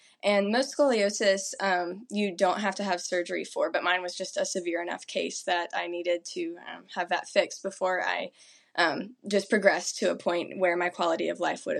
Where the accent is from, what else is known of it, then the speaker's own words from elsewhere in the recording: South Carolina, United States; now in North Carolina, United States; Growing up in upstate South Carolina, it was very hot. We were about 4 hours away from the beach and about 4 hours away from the mountains.